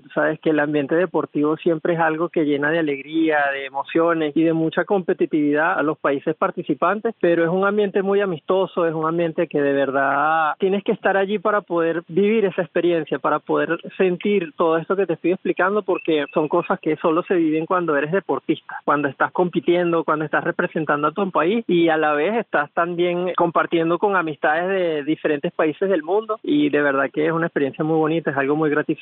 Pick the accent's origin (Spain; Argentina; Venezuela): Venezuela; Gracias a Dios, como venezolano, nunca me tocó experimentar algún tipo de exclusión por ser venezolano.